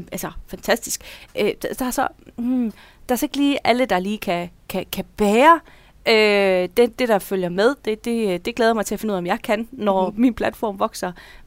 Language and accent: Danish; Jutland, Denmark; now in Horsens, Denmark; Og der kan jeg godt mærke, og det er virkelig godt afsløre, at jeg er jyde.